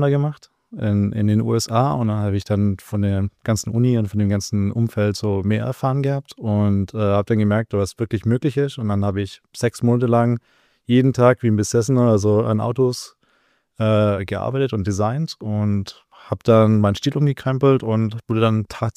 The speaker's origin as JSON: {"language": "German", "region": "Baden-Württemberg", "country": "Germany", "said": "Ja, ich komme vom kleinen Dorf aus der Schwäbischen Alb mit 1000 Einwohnern."}